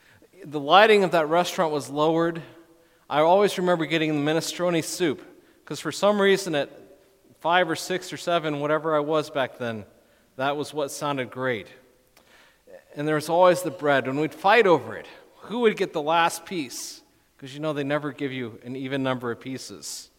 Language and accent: English; Claremont, California, United States; a place where I grew up in Claremont, California.